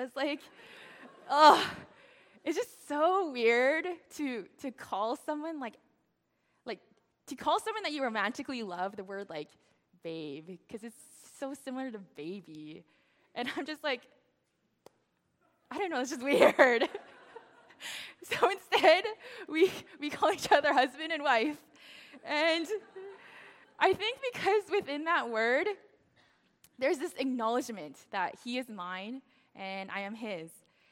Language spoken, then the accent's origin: English; Regina, Saskatchewan, Canada; I grew up in Regina, Saskatchewan, and meaning that all my neighbors were non-Chinese.